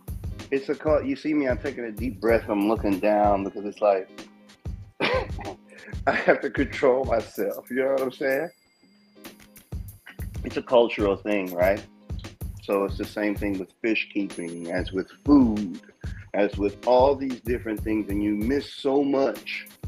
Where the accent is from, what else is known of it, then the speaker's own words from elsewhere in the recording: United States; I think cultural arrogance is an American thing. And I can say that because I am American.